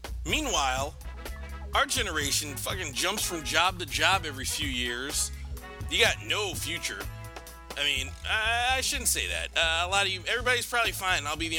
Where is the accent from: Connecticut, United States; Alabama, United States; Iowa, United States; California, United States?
Connecticut, United States; I grew up in Connecticut, so I have the right to say this is a horrible piece of shit of a place.